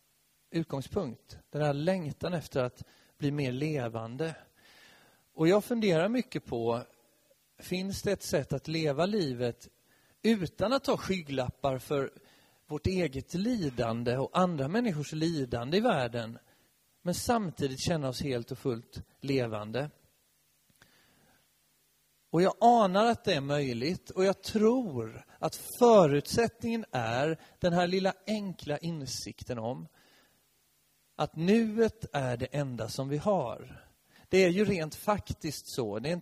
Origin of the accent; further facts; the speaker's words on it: Nässjö, Jönköping County, Sweden; Jag kommer från Nässjö i Småland, och ända sedan jag var liten så har jag varit igång och skapat olika saker.